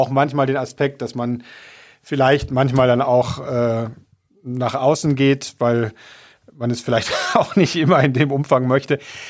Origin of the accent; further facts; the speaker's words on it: North Rhine-Westphalia, Germany; Ich bin ja im Rheinland groß geworden.